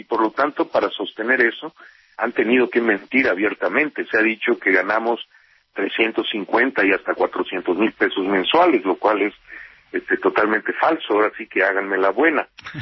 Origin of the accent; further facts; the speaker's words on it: Mérida, Yucatán, Mexico; porque yo vengo de Mérida.